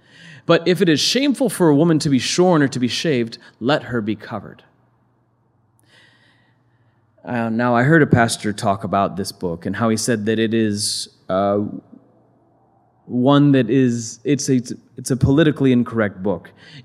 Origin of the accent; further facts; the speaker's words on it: Ohio, United States; also born or lived in Orange / Northern Kentucky; You know, I was born in Orange, but I grew up in Southern Ohio, Northern Kentucky.